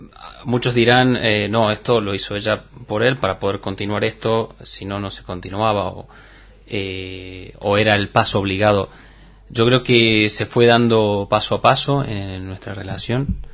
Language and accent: Spanish; Argentina; moved away; soy argentino, o sea que nos hemos venido desde Argentina, el mudarnos a otro país